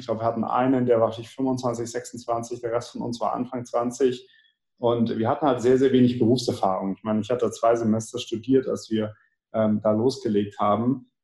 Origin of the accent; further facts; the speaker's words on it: Munich, Bavaria, Germany; Und ich bin Münchner, ich bin hier in München aufgewachsen